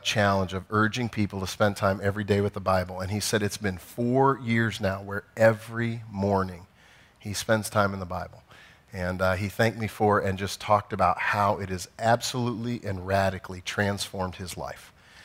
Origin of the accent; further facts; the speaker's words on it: Iowa, United States; I'm from Iowa.